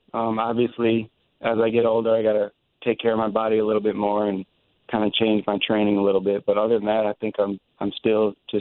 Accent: Minnesota, United States; now in New Orleans, United States; You know, I grew up in Minnesota, spent my whole life up there, but now I have a good opportunity to play with the Saints

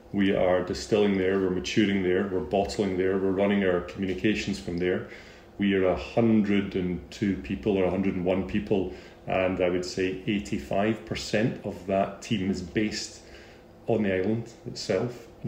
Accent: Scotland, United Kingdom; I'm not from Islay, but I am Scottish from the west coast of Scotland.

